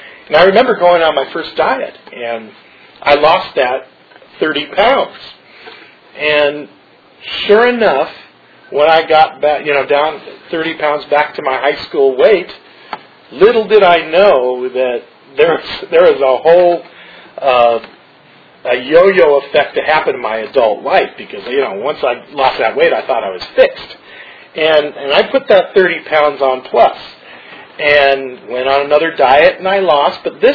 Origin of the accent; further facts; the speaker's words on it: California, United States; When I grew up in the West San Fernando Valley, and I came from a family of food, I should say.